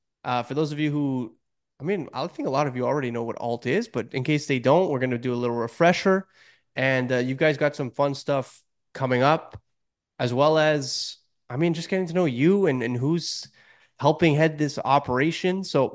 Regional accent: Canada; I'm from Canada.

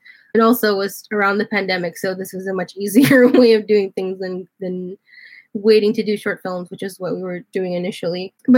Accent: Brooklyn, New York, United States; And I'm from Brooklyn, and we did a lot of work here.

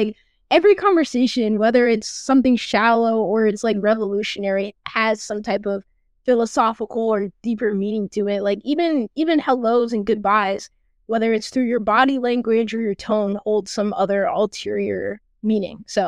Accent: New York, United States; I'm 16. I'm from New York.

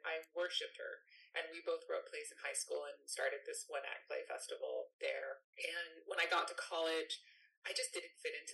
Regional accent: New York, United States; I grew up in the New York area, so like right outside of the city. And I went to high school in the Bronx

